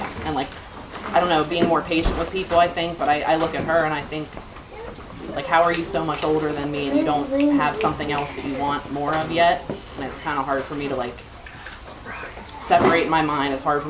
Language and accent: English; Johnstown, United States; I was born and raised in Johnstown, which is where my home group is now.